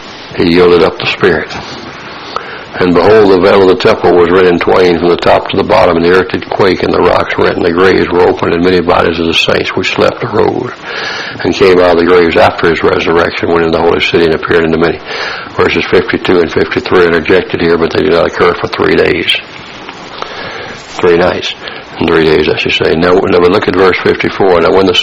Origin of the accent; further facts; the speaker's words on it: the South, United States; accent: Southern; One of the problems of my southern accent, I guess.